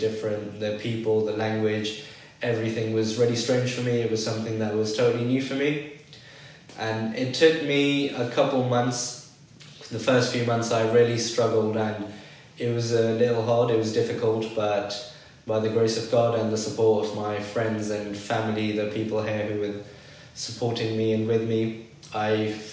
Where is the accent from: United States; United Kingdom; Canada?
United Kingdom; So growing up as a British Pakistani in the UK, I've had my share of different experiences in the country related to culture, customs, languages